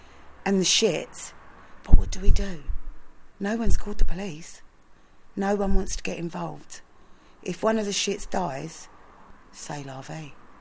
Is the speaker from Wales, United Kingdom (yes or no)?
no; Sydenham, London, United Kingdom; I was born in Sydenham. I've never seen anything like this in my life. I was born and raised in Sydenham.